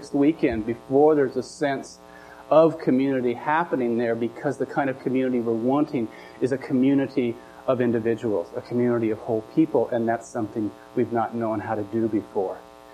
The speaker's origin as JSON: {"language": "English", "region": "Pacific Northwest", "country": "United States", "tie": "born there", "said": "I was born in the Northwest and have generations back before"}